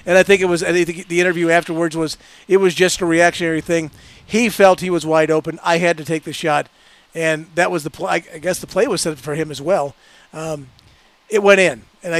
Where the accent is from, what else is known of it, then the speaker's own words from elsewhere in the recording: St. Louis, Missouri, United States; I grew up in St. Louis. I don't like things Chicago, although my wife and daughter are from Chicago.